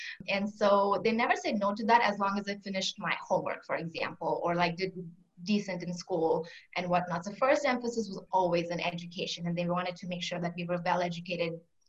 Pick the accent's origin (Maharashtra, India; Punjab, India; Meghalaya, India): Maharashtra, India; Mumbai; I actually was born and brought up in Mumbai, Maharashtra.